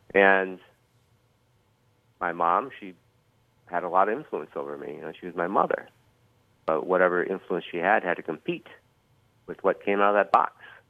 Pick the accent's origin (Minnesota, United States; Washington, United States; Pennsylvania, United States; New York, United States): Minnesota, United States; Duluth; Because when I was growing up in Duluth, my fellow Duluthians would ask me, "Where are you from?" And I would go, "I'm from Duluth."